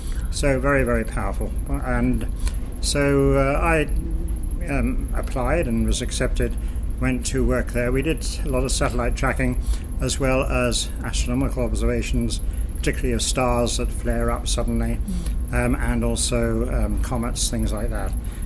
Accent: Guernsey; I was evacuated from Guernsey during the German occupation of the island, returned in 1945

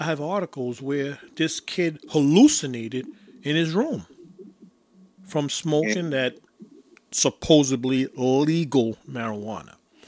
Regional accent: Bronx, New York, United States; And look, I'm originally from the Bronx. And if you notice, there's a revitalization of the Bronx.

